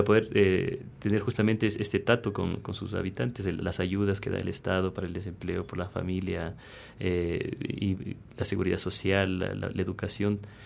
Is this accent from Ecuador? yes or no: yes; Cuenca, Azuay, Ecuador; yo crecí en Cuenca, cuando Cuenca era